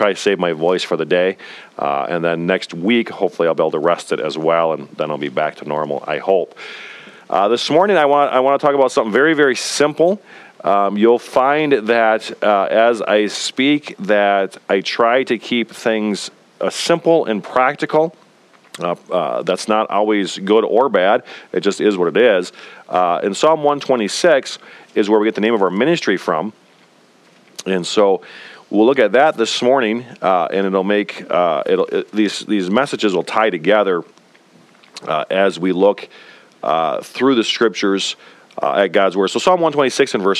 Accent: Amro, Wisconsin, United States; Being born and raised in Wisconsin, just outside of Oshkosh, in the farm community of Amro, I've spent some time working on farms and planting and harvesting

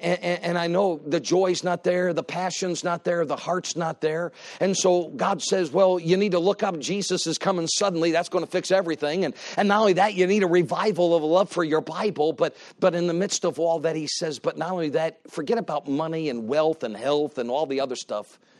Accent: Connecticut, United States; I grew up in the day where you'd go out to recess. I grew up in Connecticut. I grew up in that.

